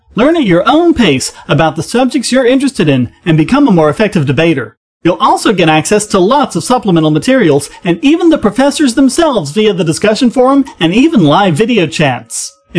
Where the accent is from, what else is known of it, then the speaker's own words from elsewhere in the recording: North Carolina, United States; For example, the precipitation in my home state of North Carolina correlates quite well